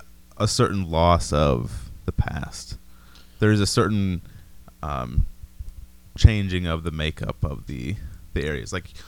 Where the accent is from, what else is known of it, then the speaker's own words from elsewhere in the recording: Illinois, United States; I grew up in Lake County